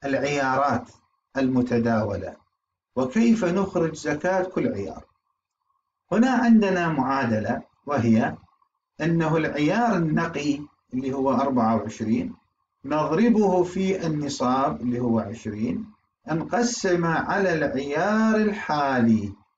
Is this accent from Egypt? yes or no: no; Iraq; عندنا بالعراق يكاد أن يكون معدوم